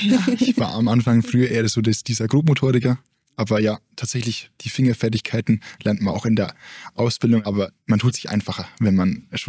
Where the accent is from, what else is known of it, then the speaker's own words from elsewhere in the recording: Bamberg, Bavaria, Germany; ich komme aus der Bamberger Gegend.